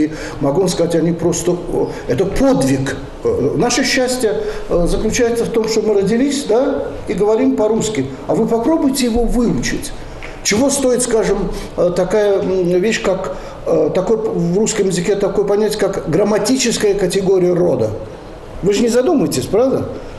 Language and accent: Russian; Baku, Azerbaijan; у меня на родине, в Баку, где я родился когда-то, тоже продолжают говорить по-русски.